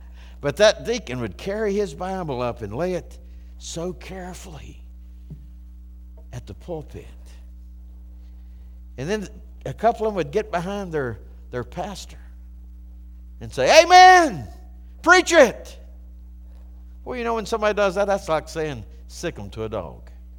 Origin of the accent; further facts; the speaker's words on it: Valdese, North Carolina, United States; also born or lived in Rutherfordton; now in Morganton, United States; And we lived in Rutherfordton for 14 years. And then God called us to come here to Morganton. And I grew up over in Valdez. Went to school at Drexel High School.